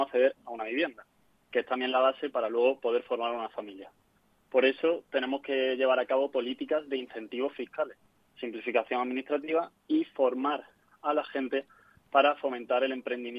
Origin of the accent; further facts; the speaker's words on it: Córdoba, Andalusia, Spain; Pues mira, yo, como saben ya mis vecinos, soy de Córdoba